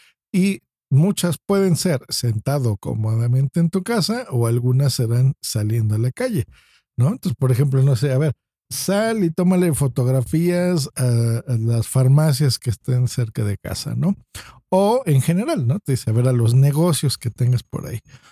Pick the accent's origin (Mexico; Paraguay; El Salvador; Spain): Mexico; aunque México, pues, si quieren ser muy exquisitos, perdón, digamos que pertenece a Latinoamérica, realmente hablamos, creo yo, muy distinto, ¿no?